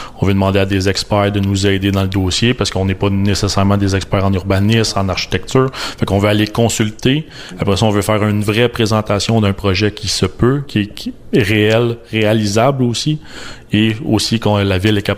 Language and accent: French; Repentigny, Quebec, Canada; je suis né et grandi à Repentigny. Mon père est né et grandi à Repentigny.